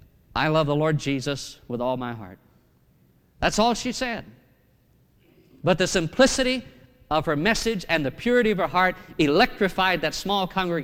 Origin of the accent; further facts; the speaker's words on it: Kosciusko, Mississippi, United States; I'm originally from Kosciuszko, Mississippi. Now, many of you would not have any idea where Kosciuszko is located, but it's the geographical center of the state of Mississippi.